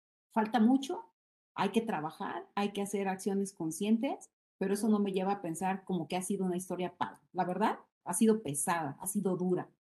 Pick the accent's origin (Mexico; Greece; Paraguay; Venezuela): Mexico; obviamente pertenezco a una cultura, siendo mexicana